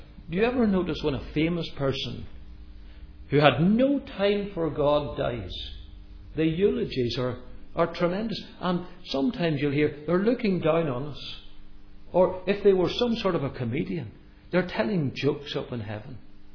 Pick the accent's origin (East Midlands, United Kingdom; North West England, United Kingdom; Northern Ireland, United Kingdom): Northern Ireland, United Kingdom; I come from Ulster, where funerals are very largely attended.